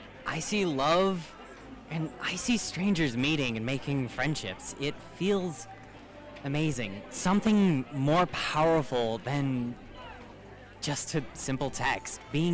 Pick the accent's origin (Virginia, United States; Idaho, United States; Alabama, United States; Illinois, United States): Idaho, United States; Bonners Ferry; I am from Bonners Ferry, Idaho.